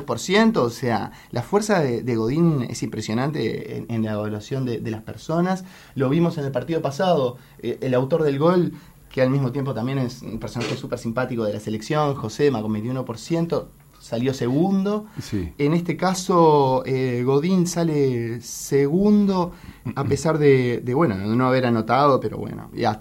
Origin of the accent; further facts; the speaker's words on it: Uruguay; Todos necesitamos ver el partido, pero porque somos uruguayos.